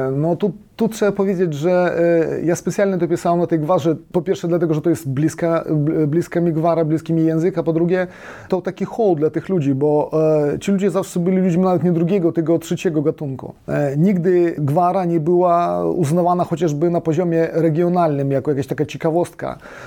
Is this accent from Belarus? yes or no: yes; Pinsk, Brest Region, Belarus; accent: Polesian dialect; Chodzi o to, że ja urodziłem się w Pińsku, ale do 7 roku życia, czyli do szkoły, wychowywałem się u dziadków na wsi pod Pińskiem, 12 km od Pińska, i rozmawiałem tylko w tej gwarze